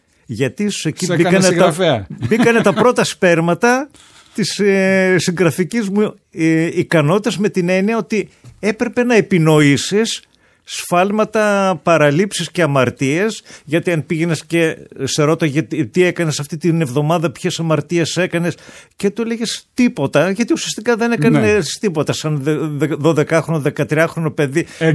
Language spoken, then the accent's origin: Greek; Glafyres, Thessaly, Greece; εγώ το 1970 κατεβαίνω από το χωριό μου όπου γεννήθηκα, στο Βόλο, για να σπουδάσω στο γυμνάσιο.